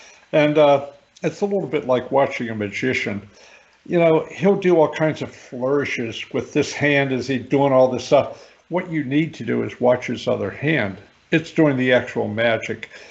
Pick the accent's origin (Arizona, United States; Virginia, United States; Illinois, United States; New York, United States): Virginia, United States; he probably even won in my home state of Virginia, just from what I know happened here in Lynchburg.